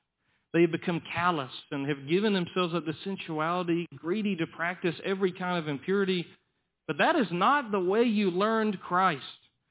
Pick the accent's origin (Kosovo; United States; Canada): United States; Florida; accent: Southern; hey, I'm from the Panhandle of Florida. That's as bad of an accent as it gets, okay?